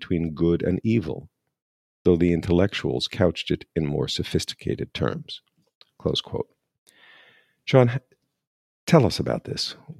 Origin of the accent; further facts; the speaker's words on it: Northern Ireland, United Kingdom; the communal conflict where I was growing up in Northern Ireland